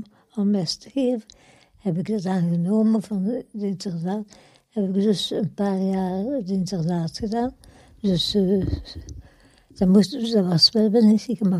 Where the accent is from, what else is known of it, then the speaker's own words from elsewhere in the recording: Diest, Flemish Brabant, Belgium; Ik ben van Diest.